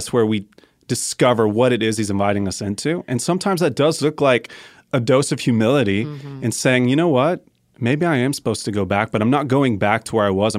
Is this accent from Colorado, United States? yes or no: yes; Colorado, United States; and I'm from Colorado, so we have all these 14,000 foot mountains.